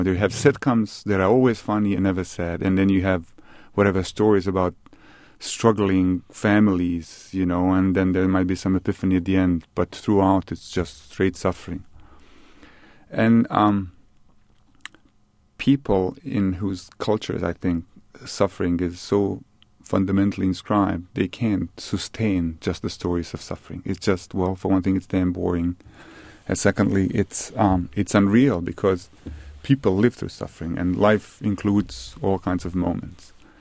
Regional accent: Bosnia & Herzegovina; first language Bosnian; English is a second language; It's 200,000 words in columns in my native language. So I'm just as comfortable writing in English as I am in my native language at this moment.

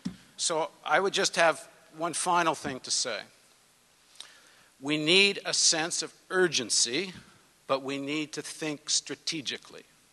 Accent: Canada; I'm Canadian, but half of our group now is based in U.S.

